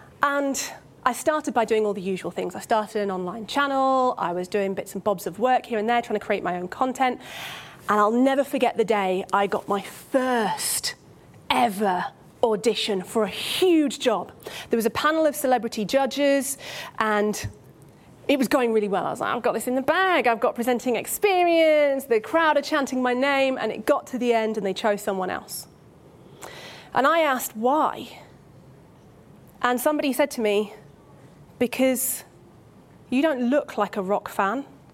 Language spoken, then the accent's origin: English; Uganda; I spent my puberty years growing up in Uganda, in East Africa.